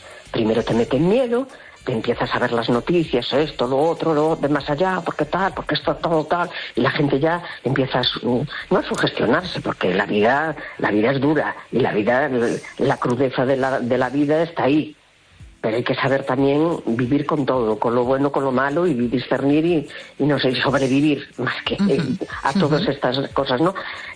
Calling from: A Coruña, Galicia, Spain; de La Coruña.

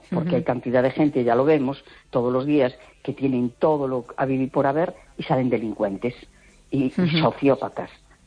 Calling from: A Coruña, Galicia, Spain; de La Coruña.

